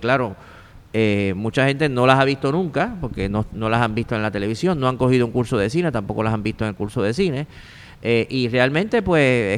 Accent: Monacillo, Puerto Rico; also born or lived in Santurce; Yo nací en Santurce, aquí en el Hospital Presbiteriano, pero me crié en Monacillo, que es un barrio que está entre Río Piedras y Guaynabo.

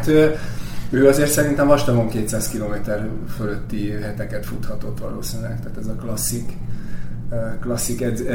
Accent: Salgótarján, Nógrád, Hungary; also born or lived in Pásztó; Én Pásztón születtem, 3 éves koromtól Salgótarjánban éltünk.

